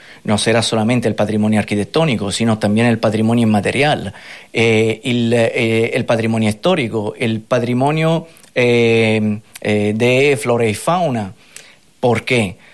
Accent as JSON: {"language": "Spanish", "country": "Italy", "second_language": "Spanish", "lives_now": "Fuerteventura, Spain", "said": "aunque soy italiano y se entiende seguramente de la intonación"}